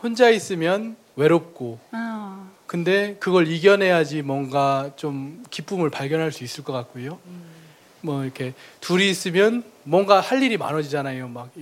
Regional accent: Cheonan, South Chungcheong, South Korea; 충남에서 온 충남 천안

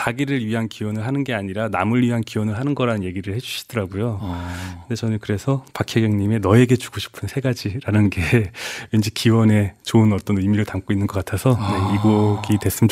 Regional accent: Chungju, North Chungcheong, South Korea; 저는 충주에서 올라왔습니다

